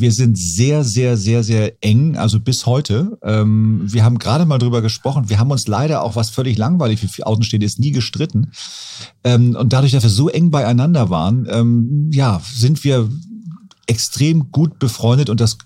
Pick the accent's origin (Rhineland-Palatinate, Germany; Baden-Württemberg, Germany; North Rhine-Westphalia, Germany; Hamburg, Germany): Hamburg, Germany; da bin ich quasi am Fuße des AEZs groß geworden.